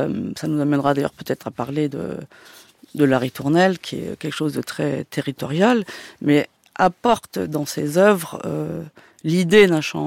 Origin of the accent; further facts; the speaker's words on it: France; pourquoi on est en Allemagne, quand on est français